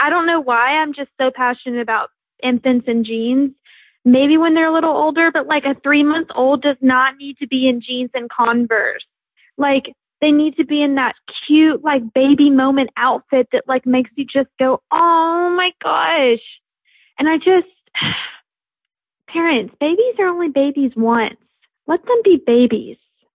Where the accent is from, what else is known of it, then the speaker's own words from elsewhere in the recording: Nashville, Tennessee, United States; I'm from Nashville, Tennessee, the good old South.